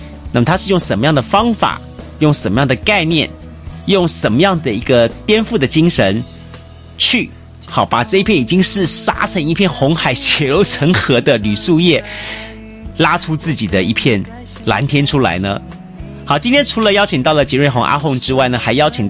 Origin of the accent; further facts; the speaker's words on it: Kaohsiung, Taiwan; 说我们高雄人对